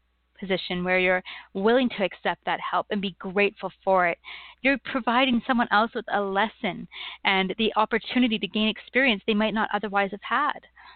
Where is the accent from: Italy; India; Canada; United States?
Canada; I'm a Canadian, so I will apologize, and I will. But that's just part of our personality.